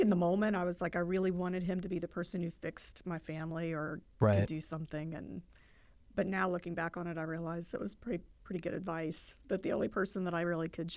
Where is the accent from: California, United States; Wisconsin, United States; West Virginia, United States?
West Virginia, United States; I knew it was probably growing up in West Virginia, I was either going to go to WVU or I was going to go to Marshall.